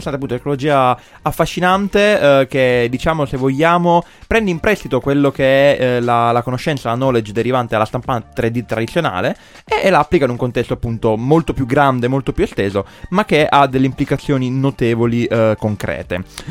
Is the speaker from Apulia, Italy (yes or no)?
yes; Canosa di Puglia, Apulia, Italy; born there; ma sarebbe il caso che io sia nato a Canosa di Puglia